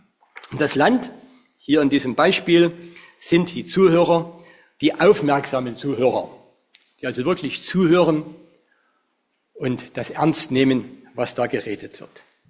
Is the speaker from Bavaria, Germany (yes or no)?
no; Saxony, Germany; Und da, wo ich herkomme, da ist im Zwickauer Raum, ist ein Erzgebirge